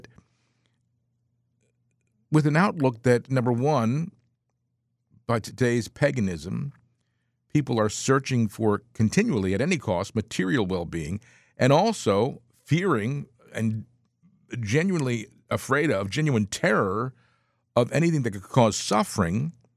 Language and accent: English; Franklin Township, New Jersey, United States; I grew up in Franklin Township, New Jersey, Somerset County. I originally lived my first 10 years in Bergen County up in Pagoda until they put Route 80 right through our front yard and we had to move.